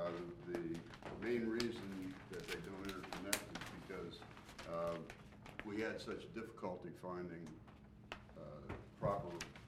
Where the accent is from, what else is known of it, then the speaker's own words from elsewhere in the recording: Milford, Delaware, United States; from Milford, Delaware